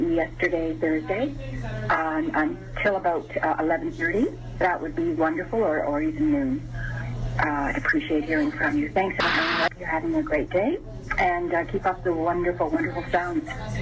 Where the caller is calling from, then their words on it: White Rock, British Columbia, Canada; Good morning, I'm calling from White Rock on my way into my dentist in Vancouver yesterday morning